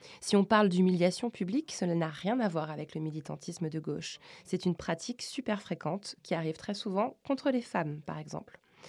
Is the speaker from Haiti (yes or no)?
no; France; je dis que je suis française